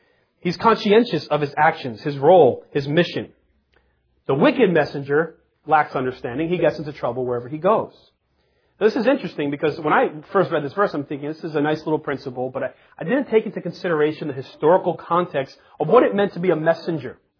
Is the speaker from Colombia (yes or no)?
no; Jersey City, New Jersey, United States; Recently in my hometown of Jersey City, there was a cop that was murdered.